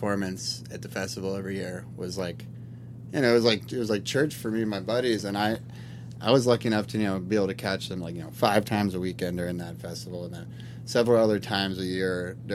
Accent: Telluride, Colorado, United States; I grew up in Telluride, Colorado, where they have the Telluride Bluegrass Fest.

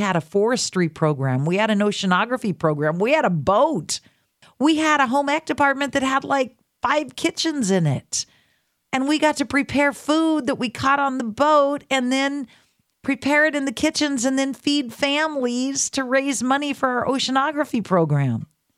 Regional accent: Reedsport, Oregon, United States; a living legend from my hometown of Reedsport, Oregon, on the phone with me.

